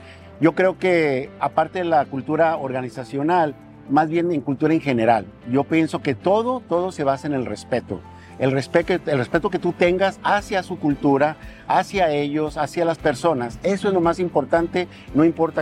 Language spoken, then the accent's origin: Spanish; Mexico; now in United States; yo vivo actualmente en Estados Unidos, ¿verdad? Pero soy más mexicano que el Chile. O sea, soy mexicano